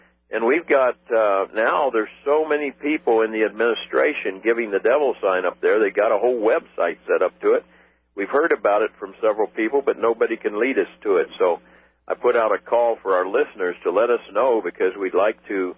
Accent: Ireland; I'm Irish, and I wanted a piece of Irish jewelry to wear.

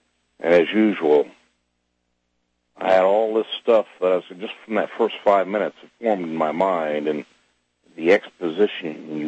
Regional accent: Oklahoma, United States; I'm one quarter Cherokee. I know why I'm from Oklahoma.

